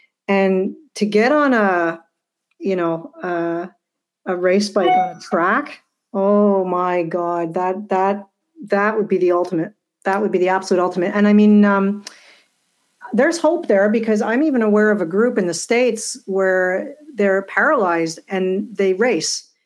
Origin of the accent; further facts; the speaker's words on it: Montreal, Quebec, Canada; And being born and raised in Montreal, I don't know, especially now, maybe because we've been kind of locked up for so long, there's something calling me back to Quebec.